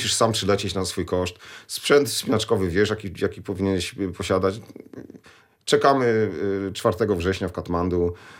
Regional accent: Poznań, Greater Poland Voivodeship, Poland; bo ja jestem z Poznania

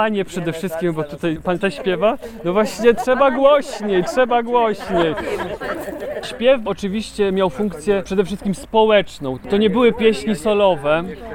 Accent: Węgrów, Masovian Voivodeship, Poland; tam skąd pochodzę, jest taki festiwal folklorystyczny. Biesiada węgrowska była, pochodzę z Węgrowa.

